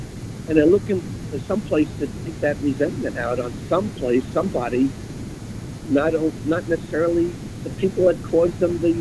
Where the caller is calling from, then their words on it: Fishkill, New York, United States; I'm in Fishkill, New York.